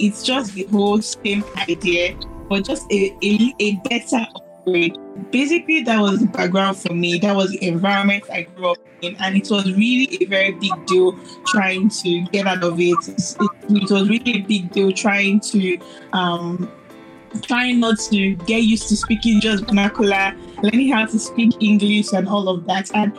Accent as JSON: {"language": "English", "region": "Lagos", "country": "Nigeria", "tie": "born or raised there", "said": "I grew up in Orochukwu, Lagos, and that area, if you would know that area is kind of rough, you know, they always have like a lot of issues going on there, fights and all of that."}